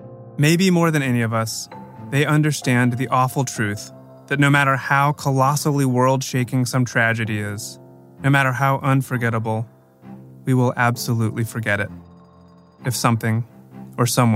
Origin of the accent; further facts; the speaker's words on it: Washington, District of Columbia, United States; I grew up in the Washington, D.C. area, surrounded by noble statues and somber slabs.